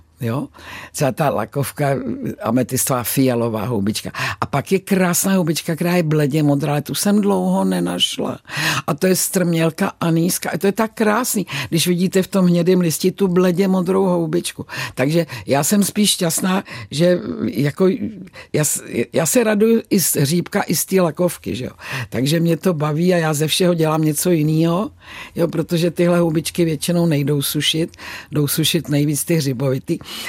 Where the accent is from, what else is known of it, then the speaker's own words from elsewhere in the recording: Prague, Czechia; Na borůvka moc ne, protože my jsme byli Pražáci, jo? My jsme byli žižkovská rodina